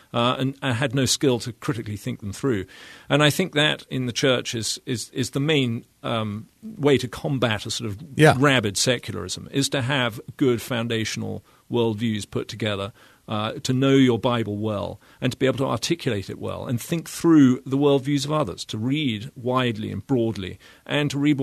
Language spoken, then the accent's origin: English; England, United Kingdom; now in United States; Yes, I mean, when I was in England, I was plainly mainly working in evangelism and evangelistic ministry